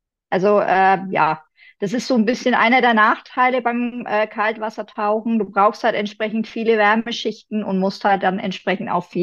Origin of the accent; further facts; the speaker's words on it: Bavaria, Germany; Also ich komme jetzt aus Oberfranken mehr oder weniger.